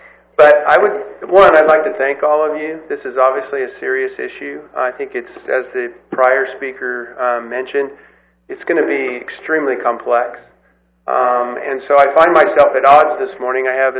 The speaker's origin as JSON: {"language": "English", "town": "Bakersfield", "region": "California", "country": "United States", "said": "In most cases, I came from Bakersfield"}